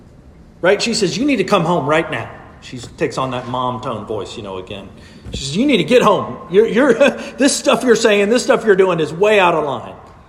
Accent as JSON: {"language": "English", "town": "Bay City", "region": "Texas", "country": "United States", "tie": "born or raised there", "said": "I grew up in Bay City, Texas. Some of y'all know where that is. Most of you are thinking about Baytown. That's not Bay City."}